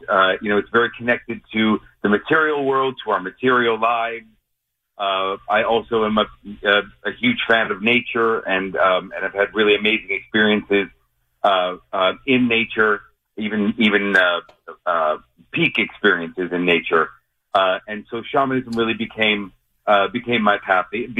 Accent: Mount Clemens, Michigan, United States; also born or lived in Boston / New York City; Oh, I'm from Mount Clemens originally.

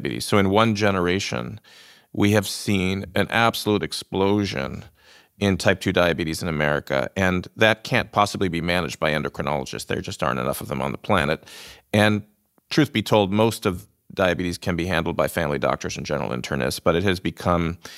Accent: Buffalo, New York, United States; I'm originally from Buffalo, New York.

